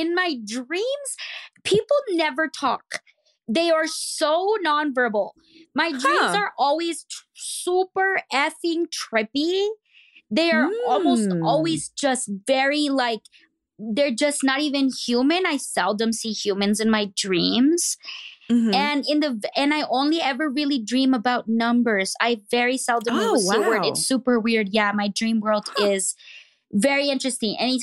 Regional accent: United States; I'm a Chicana, you know, not even a Mexican-American. I mean, is that what I am technically? Yeah, I'm an American citizen and I am of Mexican descent, but I'm very, very particular of my labels.

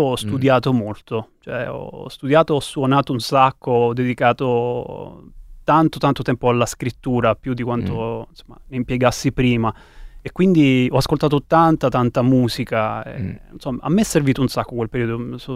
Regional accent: Campania, Italy; also born or lived in Rome; Io, periodo pre-Covid, ero di casa a Roma, vivevo a Roma, poi sono stato costretto a rientrare al mio paese d'origine, in Cilento

